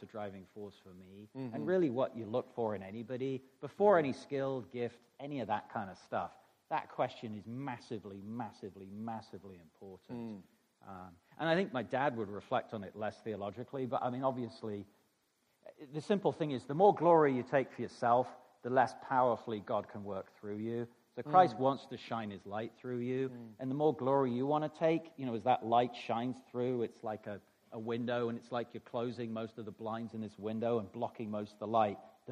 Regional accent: Taunton, South West England, United Kingdom; So I grew up in England, in Taunton in Somerset, which is in the southwest of England. So land in London, turn left and go about 2.5 hours.

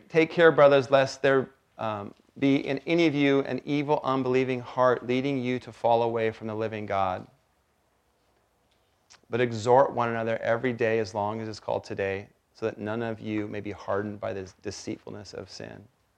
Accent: Washington, United States; I had a roommate from Alaska, and I'd wake up, and I was from Washington

